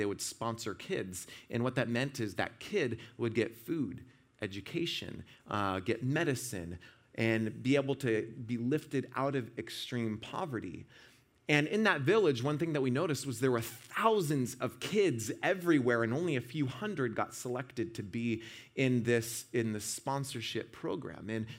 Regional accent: Washington, United States; You see, my father, I'm from Washington State, north of Seattle, and he worked at Boeing when I was growing up, and actually still works at Boeing.

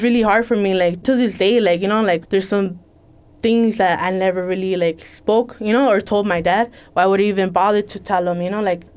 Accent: Mexico; now in United States; To begin with, I'm not born in the U.S. I came from Mexico. I came over here with my dad.

